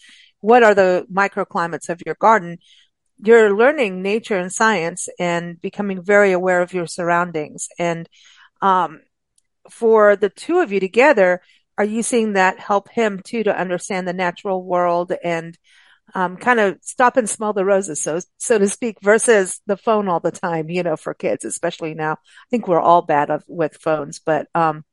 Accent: South Africa; also born or lived in Kenya; growing up in South Africa and Kenya

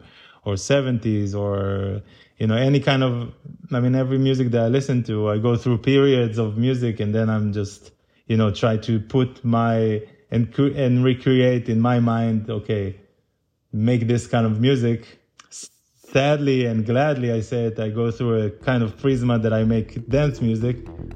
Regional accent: Tel Aviv District, Israel; It wasn't a suburb, it was a real city and it was actually, it created a lot of very good musical, like all this area, which is literally maybe 7 or 8 kilometers from Tel Aviv

